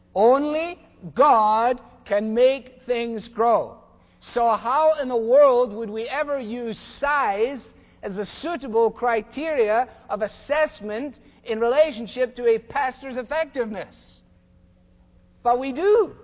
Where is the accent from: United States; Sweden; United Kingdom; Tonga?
United Kingdom; Scotland; as a kid growing up in Scotland